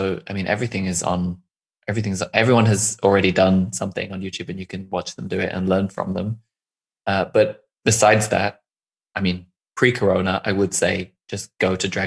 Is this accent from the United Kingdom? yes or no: yes; London, United Kingdom; now in Germany; I mean, I grew up in London. I only have one family member who still lives there.